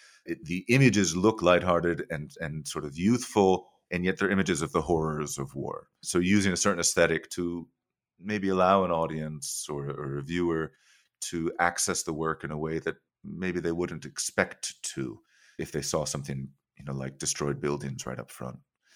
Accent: Washington, District of Columbia, United States; And I grew up in Washington, D.C., and to be very honest, didn't really know what it was like to be a refugee or to live a life in exile.

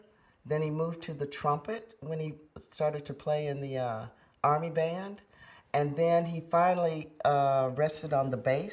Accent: Jackson, Mississippi, United States; born there; I was born in Jackson, Mississippi. It's a town that's known for many things.

